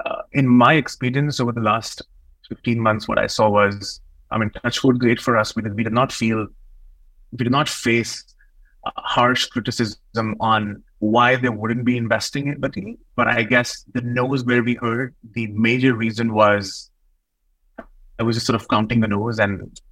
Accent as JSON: {"language": "English", "country": "India", "tie": "born or raised there", "also_born_or_lived": "China", "moved": "as an adult", "said": "originally born and brought up in India."}